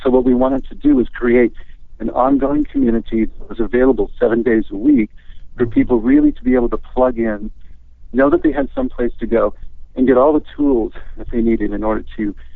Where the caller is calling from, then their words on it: San Juan Capistrano, California, United States; I'm calling you from San Juan Capistrano.